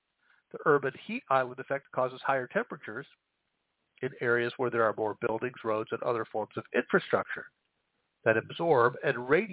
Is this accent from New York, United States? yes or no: no; Chicago, Illinois, United States; I grew up in the Chicago area.